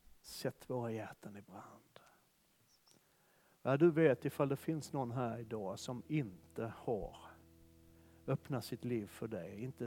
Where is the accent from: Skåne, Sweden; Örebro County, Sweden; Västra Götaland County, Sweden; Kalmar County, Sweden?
Skåne, Sweden; Malmö; Jag växte upp i Malmö. Världens vackraste stad.